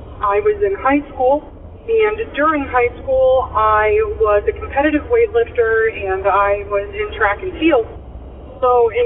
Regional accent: Illinois, United States; I am from Illinois.

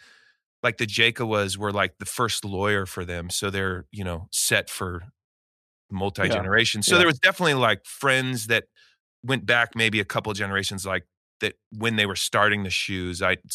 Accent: Eugene, Oregon, United States; so I grew up in Eugene, Oregon, which is like a great little 200,000 person town. University of Oregon's there.

